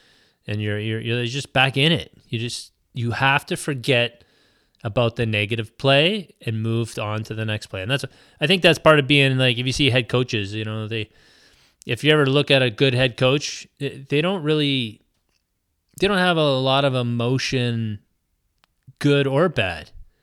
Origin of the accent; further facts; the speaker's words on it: Canada; I'm Canadian, and obviously I get two Thanksgivings because I enjoy the American Thanksgiving so much as well.